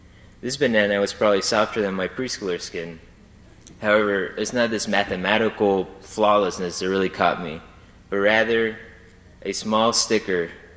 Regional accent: Honduras; We're from Honduras

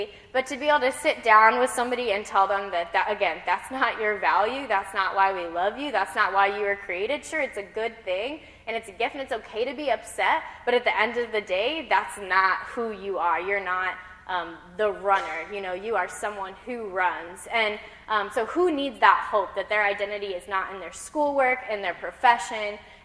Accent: Illinois, United States; Like, coming to EMU, I was from Illinois.

